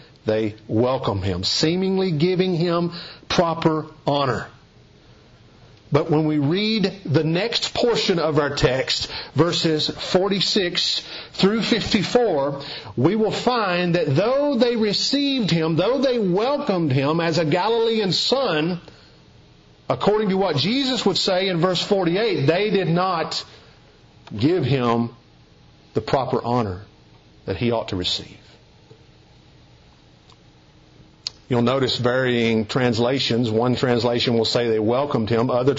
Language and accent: English; Hazard, Kentucky, United States; also born or lived in Killeen, Texas; I was born in Killeen, Texas. My father was drafted into the military for Vietnam. And upon his discharge, we moved back to Hazard, Kentucky within the first year of my life.